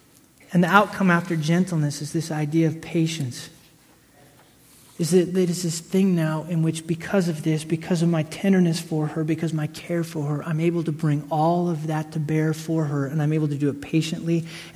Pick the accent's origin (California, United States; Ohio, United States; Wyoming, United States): Wyoming, United States; you gotta understand, I grew up in Wyoming, dude, we don't hug.